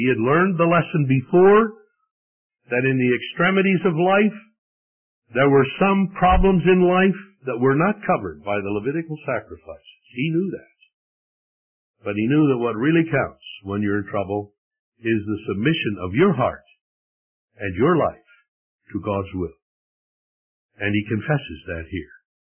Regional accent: Missouri, United States; I grew up in Missouri. Missouri used to be known for its mules.

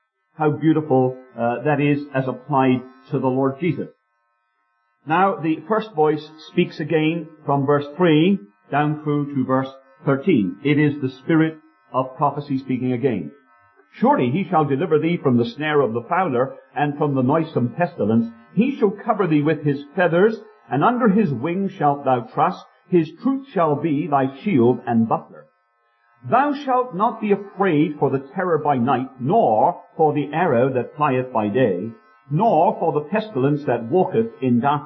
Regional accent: Plymouth, South West England, United Kingdom; now in Bath, United Kingdom; That means that I'm living in Bath now, but I'm not really a Bathonian. I think that's what they're called. I'm really a Plymouthian. I was born and brought up in Plymouth.

